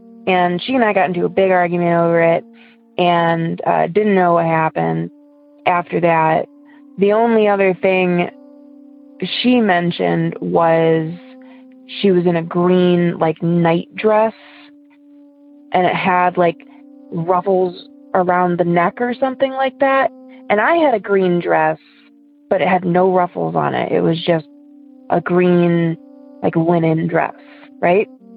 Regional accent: Ohio, United States; I'm from Ohio.

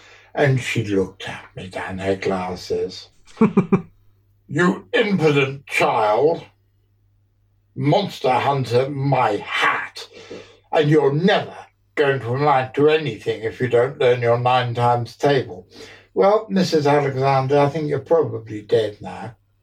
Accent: Hong Kong; But I was brought up in Hong Kong.

